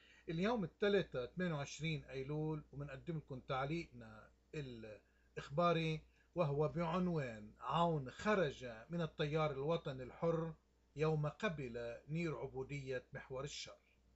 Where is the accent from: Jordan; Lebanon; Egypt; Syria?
Lebanon; بالسنين نحن عنا من لبنان المثل الشعبي بيقول